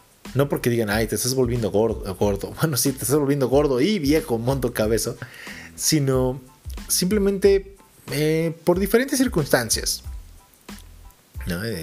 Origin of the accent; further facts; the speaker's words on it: Mexico; En esa época, cuando era niño, existía algo llamado, en México, de hecho creo que está en Estados Unidos todavía, en México ya no